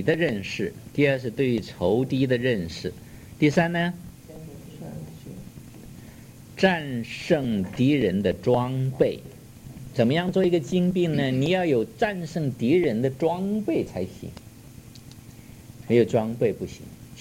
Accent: China; 所以我们中国人有一句话说，虎背什么腰啊？

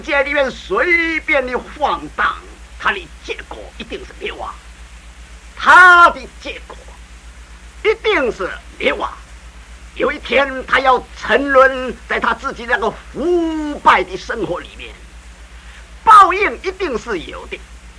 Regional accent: China; 我们中国人说种瓜得瓜，种豆得豆啊

